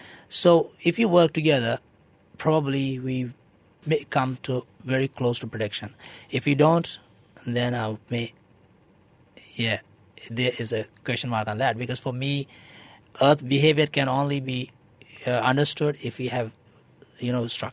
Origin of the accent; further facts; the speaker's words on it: Jammu and Kashmir, India; I'm from Kashmir, which is, you know, the valley of Kashmir is surrounded by mountains.